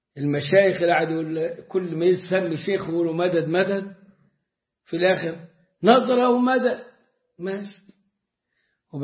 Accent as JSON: {"language": "Arabic", "town": "Sohag", "region": "Sohag Governorate", "country": "Egypt", "tie": "born or raised there", "said": "بعدين عندنا في سوهاج بلدنا"}